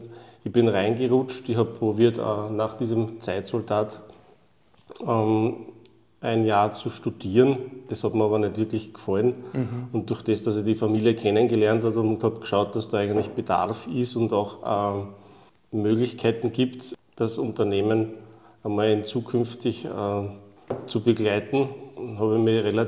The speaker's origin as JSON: {"language": "German", "region": "Lower Austria", "country": "Austria", "tie": "born or raised there", "said": "ich bin im Weinviertel aufgewachsen, in einem Ort, der eigentlich direkt bei einem Industriebetrieb angesiedelt war."}